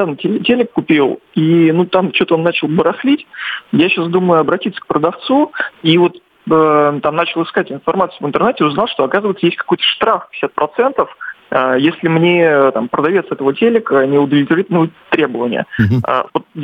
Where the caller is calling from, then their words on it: Moscow, Russia; город Москва.